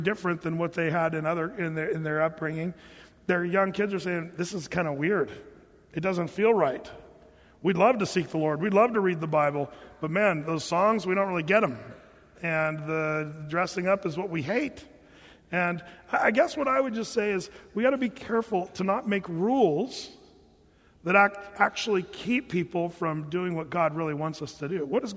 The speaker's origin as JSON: {"language": "English", "town": "Portland", "region": "Oregon", "country": "United States", "said": "And we were wearing shorts and flip-flops, you know, and we're from Portland."}